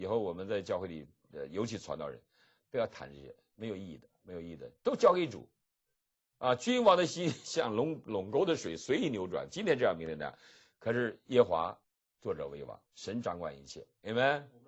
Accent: Heilongjiang, China; 那我黑龙江人，我想黑龙江独立的

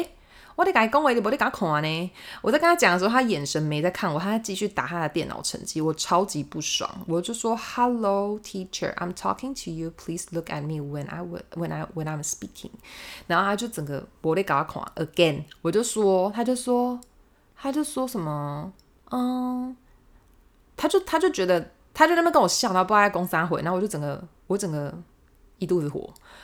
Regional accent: Taiwan; 哈喽我台湾人呢

